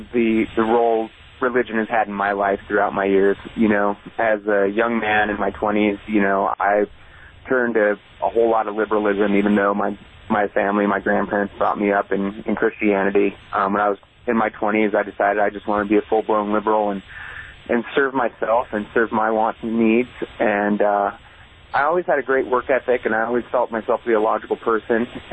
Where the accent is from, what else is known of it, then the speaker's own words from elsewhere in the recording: Colorado, United States; I grew up in Colorado. I've lived here in the Bay Area for 5 years